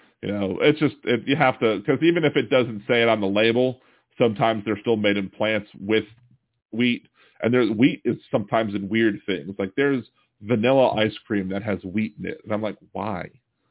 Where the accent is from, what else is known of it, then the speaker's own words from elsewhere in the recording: Maryland, United States; I'm from Maryland, so they're bringing up Old Bay seasoning.